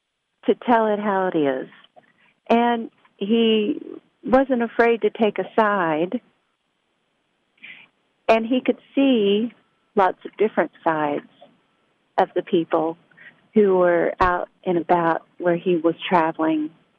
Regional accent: Perkins, Oklahoma, United States; I'm from Perkins, Oklahoma.

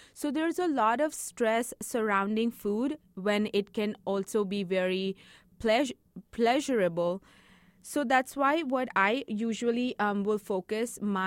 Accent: India; So growing up, I grew up in India, but then I went to school in US.

